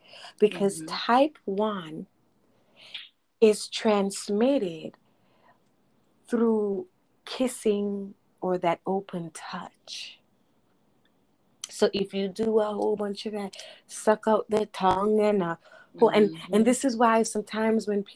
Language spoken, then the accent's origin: English; Jamaica; it's because I'm Jamaican